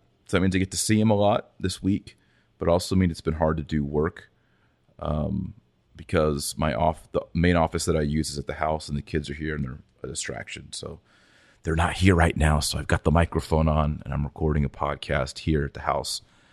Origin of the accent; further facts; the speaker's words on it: Fort Worth, Texas, United States; In fact, where I grew up in Fort Worth, Texas, in the 80s, my best friend was a Lutheran